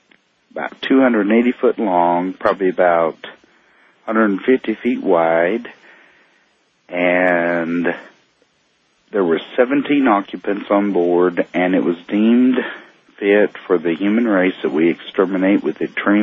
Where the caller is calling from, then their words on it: United States; I'm calling from the U.S., that's all I can say.